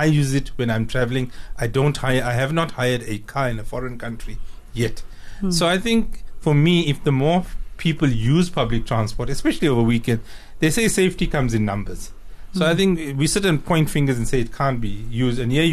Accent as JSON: {"language": "English", "town": "Cape Town", "region": "Western Cape", "country": "South Africa", "said": "I could talk about this thing because I'm from Cape Town"}